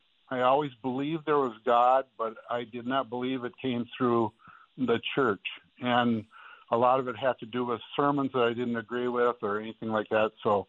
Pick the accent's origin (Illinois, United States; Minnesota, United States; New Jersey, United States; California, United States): Minnesota, United States; Brainerd; I grew up in Brainerd in a very nice family. Grew up, was Catholic, went to parochial school